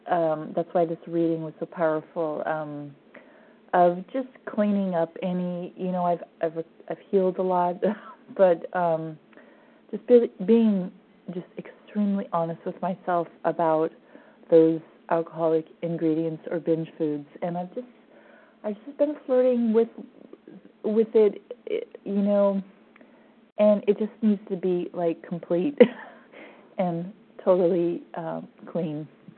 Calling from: California, United States; from Northern Cali

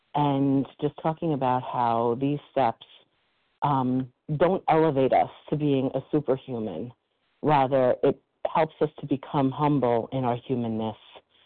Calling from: New York, United States; I'm calling from New York.

